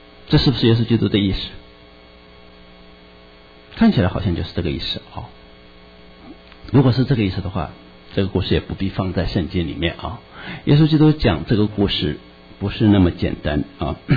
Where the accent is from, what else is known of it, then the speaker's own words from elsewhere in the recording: China; 这个我们中国人俗话说，贫贱夫妻百事哀啊